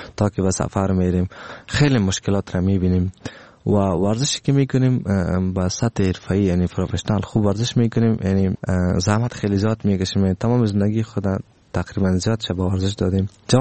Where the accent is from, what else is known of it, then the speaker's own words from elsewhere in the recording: Afghanistan; ما افغان هستم